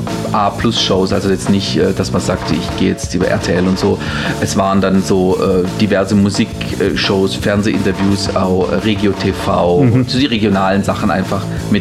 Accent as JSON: {"language": "German", "town": "Mössingen", "region": "Baden-Württemberg", "country": "Germany", "tie": "born or raised there", "said": "Das Ganze wird stattfinden in Mössingen, meiner Heimatstadt."}